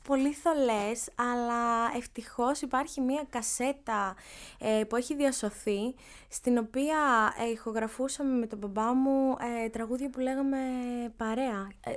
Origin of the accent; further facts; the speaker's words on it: Crete, Greece; Το οποίο ήταν στις Μοίρες. Είναι μια κωμόπολη σχετικά κοντά στο χωριό μου.